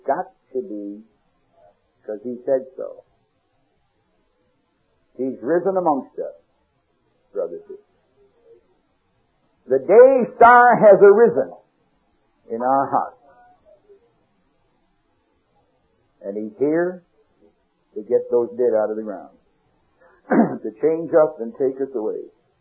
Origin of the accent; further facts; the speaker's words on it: Canada; I'm sorry, for I'm a Canadian. I'm a square. Square all the way down the line. Conservative. I used to be Canadian, not anymore.